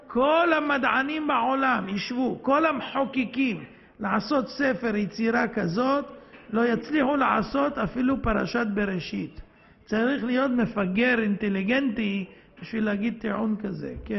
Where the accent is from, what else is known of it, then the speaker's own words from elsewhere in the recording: Netivot, Southern District, Israel; born there; אם אני נולדתי בנתיבות?